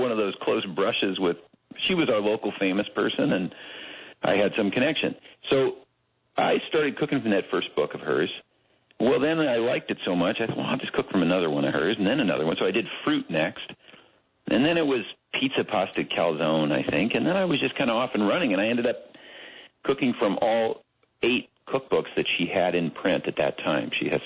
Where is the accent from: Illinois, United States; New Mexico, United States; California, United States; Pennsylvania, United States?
California, United States; Berkeley; Growing up in Berkeley, where I grew up